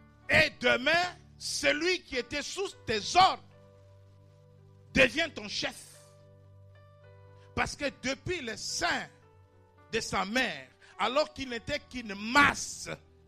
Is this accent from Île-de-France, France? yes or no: yes; Paris, Île-de-France, France; Nous sommes des Parisiens